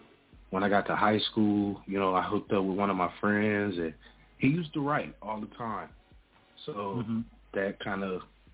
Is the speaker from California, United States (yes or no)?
no; Detroit, Michigan, United States; Nah, I'm originally from Detroit, Michigan.